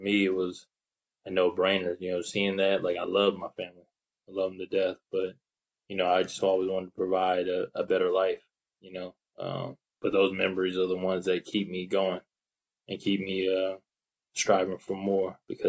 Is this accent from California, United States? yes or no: yes; Seaside, California, United States; from Seaside, California.